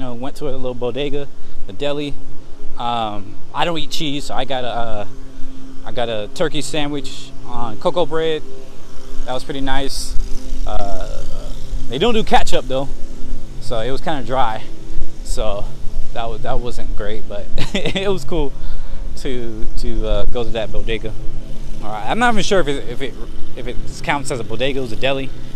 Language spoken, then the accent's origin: English; the South, United States; Like, I'm from the South. Like, I don't, I'm not gonna go to New York for some soul food.